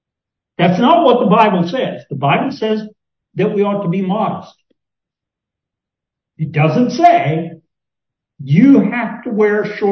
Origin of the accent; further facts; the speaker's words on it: Kentucky, United States; Now, I grew up in Kentucky.